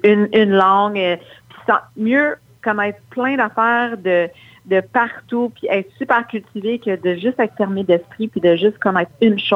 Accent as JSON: {"language": "French", "region": "Quebec", "country": "Canada", "said": "Puis quand tu vas là-bas en tant que Québécoise"}